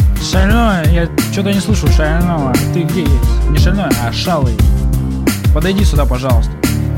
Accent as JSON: {"language": "Russian", "town": "Zarinsk", "region": "Altai Krai", "country": "Russia", "tie": "born or raised there", "lives_now": "Barnaul, Russia", "said": "мы родом из Заринска, кстати. Заринск наш маленький город, там 40 чем-то тысяч человек. Сейчас уже меньше."}